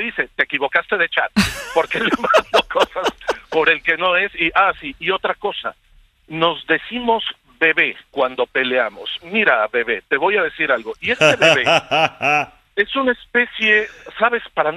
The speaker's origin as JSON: {"language": "Spanish", "country": "Mexico", "moved": "yes", "lives_now": "Madrid, Spain", "said": "Soy mexicano emigrado en España, hijo de españoles emigrados en México."}